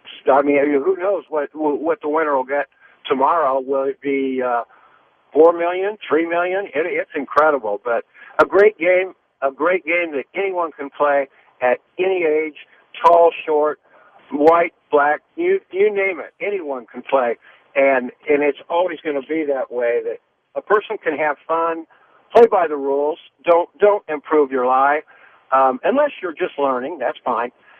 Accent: Columbus, Ohio, United States; I'm from Columbus, Ohio, as is Jack, and I caddied for his father when I was a little boy.

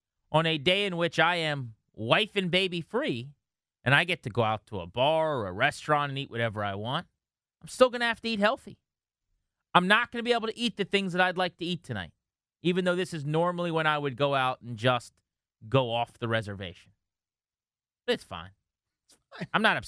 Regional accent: King George, Virginia, United States; Jake's in King George, my hometown, one of the greatest counties in the Commonwealth.

